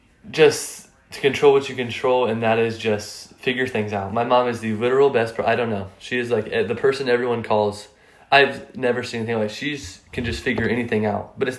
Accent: West Lafayette, Indiana, United States; born there; also born or lived in Ohio; So when I was born in West Lafayette, Indiana, he was at St. Joe's, I think, in Rensselaer.

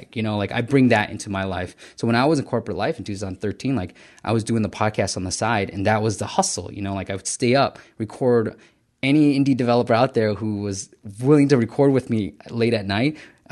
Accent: Fremont, California, United States; So we moved all the way to Union City, California. And I grew up in Fremont, California.

